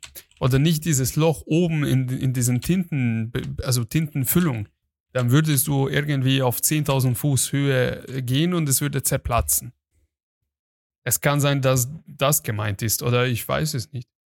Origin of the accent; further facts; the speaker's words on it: Hungary; Glaub mir, ich bin Ungar.